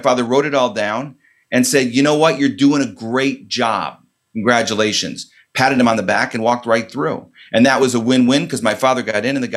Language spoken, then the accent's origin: English; Illinois, United States; because I grew up in outside of Chicago, very suburban.